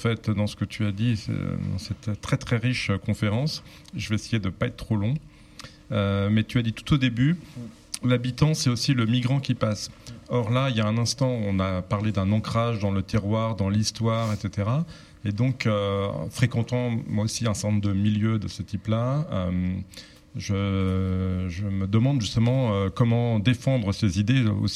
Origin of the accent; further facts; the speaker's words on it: Orléans, Centre-Val de Loire, France; born there; moi, je suis un petit peu ligérien aussi. Ouais. Je suis comme toi, ma famille vient d'une autre région, mais je suis né à Orléans. J'ai fréquenté différents lieux au bord de la Loire, dont Saint-Mars-la-Pile